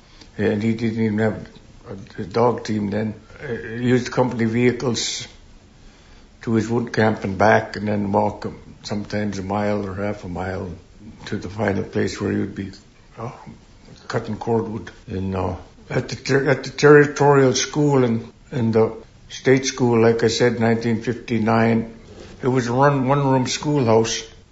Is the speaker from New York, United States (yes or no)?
yes; Nyack, New York, United States; We went to Boy Scouting together in Nyack.